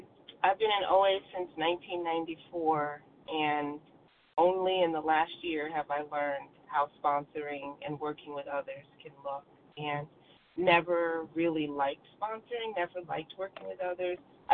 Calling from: Virginia, United States; I am in Virginia.

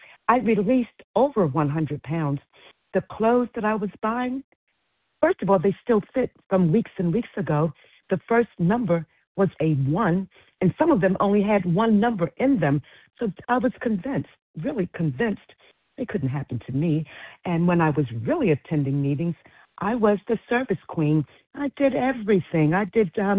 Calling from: Maryland, United States; I'm calling from Maryland.

